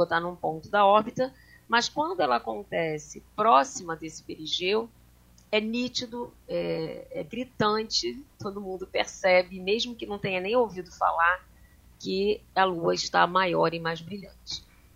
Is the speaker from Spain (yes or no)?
no; Brazil; eu, como brasileira, já combinei aqui no observatório que vamos criar superluas com a nossa fauna e flora brasileira